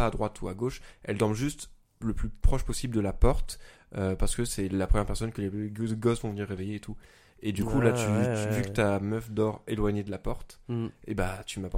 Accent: Auvergne-Rhône-Alpes, France; accent: Lyonnais; J'ai un accent lyonnais surtout.

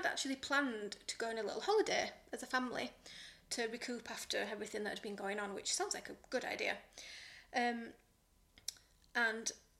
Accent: Barnsley, Yorkshire and the Humber, United Kingdom; So I'm from Barnsley and I kind of know where this is

